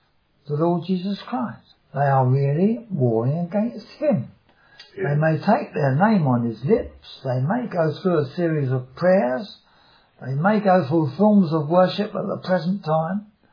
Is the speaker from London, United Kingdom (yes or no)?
yes; London, United Kingdom; born there; accent: Cockney; Now I come from Essex, and when Mary was on the throne, she burned a lot of people in Essex. I'm a Cockney. You perhaps tell that by my voice. I was born in London, within the sound of Bow Bells.